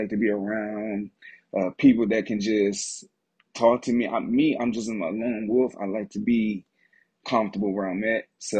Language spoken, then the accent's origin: English; Detroit, Michigan, United States; I am from Detroit, Michigan. And so my background is I was born and raised here and always into the city life.